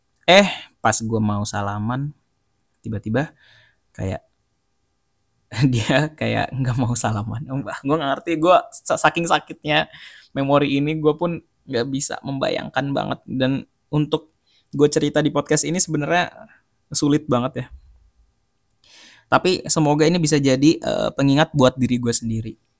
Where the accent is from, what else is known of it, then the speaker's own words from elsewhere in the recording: Bali, Indonesia; gue harus bilang sama orang-orang yang udah support gue di Bali saat itu di kampung gue